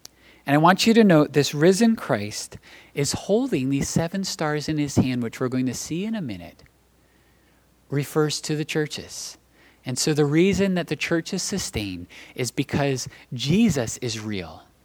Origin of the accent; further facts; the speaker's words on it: New Jersey, United States; I grew up in South Jersey, and we used to love, as a family, go to Ocean City.